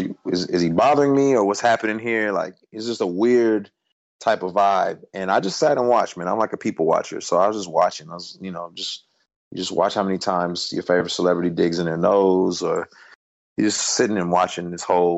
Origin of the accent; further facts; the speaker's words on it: Houston, Texas, United States; born there; I was born in Houston too.